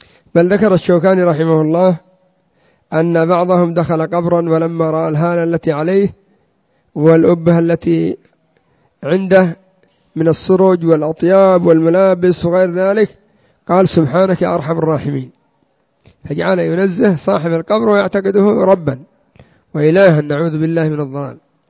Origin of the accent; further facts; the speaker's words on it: Yemen; وعندنا في اليمن قبور كثيرة لها الآن مناسك مثل قبر هود